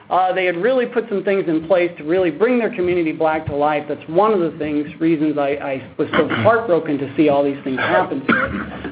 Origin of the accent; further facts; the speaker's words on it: St. Ann, Missouri, United States; I'm from St. Ann, Missouri, which is 2 miles from Ferguson. I grew up there. I was born and raised there. This is our home.